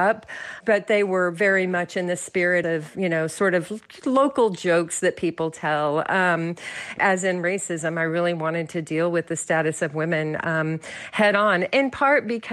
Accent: Odessa, Texas, United States; Yes, I grew up in Odessa. I was born and raised there, so these characters were very familiar to me.

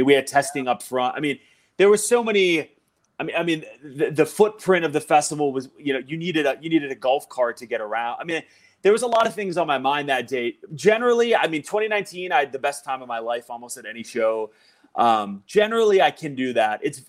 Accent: Pittsburgh, Pennsylvania, United States; like to see it in my hometown, like with my people and our, you know, I don't want to say my community, but like the community of the Pittsburgh music scene is enough for me to have a great time.

